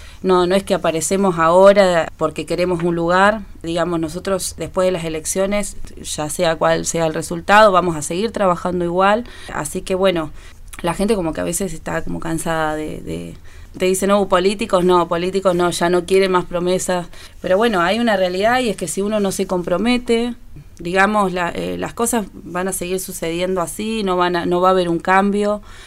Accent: El Bolsón, Río Negro, Argentina; soy de acá del Bolsón, nacida y criada, como decimos.

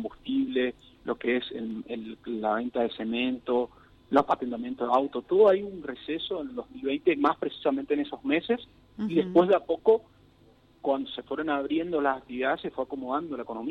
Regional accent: Corrientes, Argentina; Si bien somos todos correntinos, pero estamos en distintos lugares

